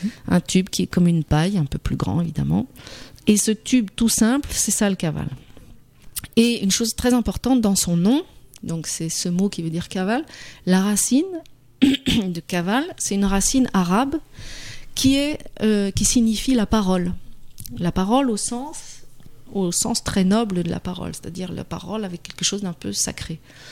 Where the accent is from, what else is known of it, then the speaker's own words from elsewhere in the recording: France; puisque moi en tant que française par exemple